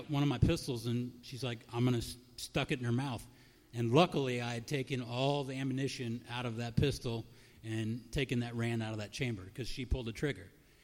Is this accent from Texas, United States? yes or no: no; Raytown, Missouri, United States; moved away; also born or lived in New Jersey; Well, I was raised in Raytown. My mom got remarried. We moved to New Jersey.